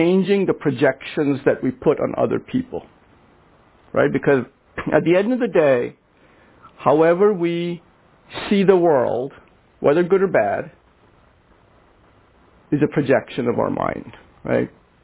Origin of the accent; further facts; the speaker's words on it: India; I grew up in India where there were riots in the streets, and I saw them firsthand.